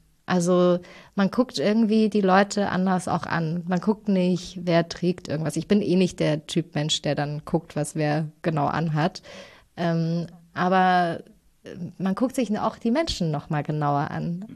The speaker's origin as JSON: {"language": "German", "region": "Thuringia", "country": "Germany", "said": "ich bin ja aus Thüringen."}